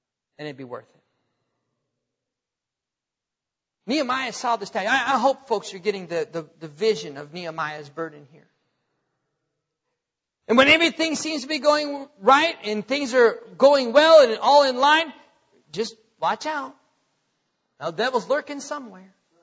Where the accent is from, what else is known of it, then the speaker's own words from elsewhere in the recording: North Dakota, United States; I was born and raised in North Dakota, where there are more cows than people, okay?